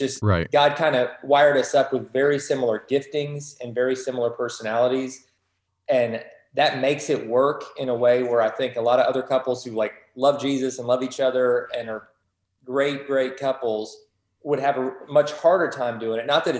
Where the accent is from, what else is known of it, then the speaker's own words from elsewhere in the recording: Georgetown, Kentucky, United States; But yeah, I grew up in Georgetown, Kentucky, the city that never sleeps.